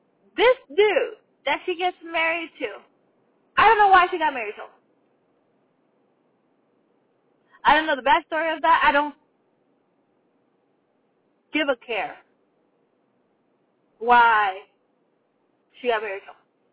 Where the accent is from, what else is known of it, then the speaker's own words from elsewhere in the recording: Montreal, Quebec, Canada; I am French Canadian. I'm Canadian. I am from Montreal, Quebec. I am from Montreal, Quebec.